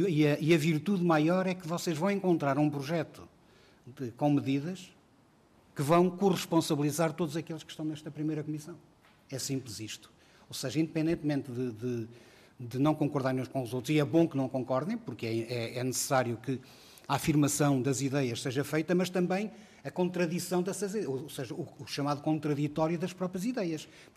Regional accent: Vila Pouca de Aguiar, Vila Real, Portugal; e eu sou de Vila Pouca de Aguiar

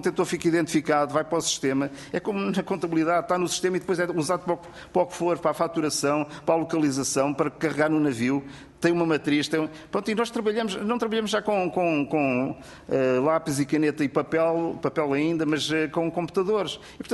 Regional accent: Portugal; mas nós somos portugueses e portanto as profissões são conhecidas em português

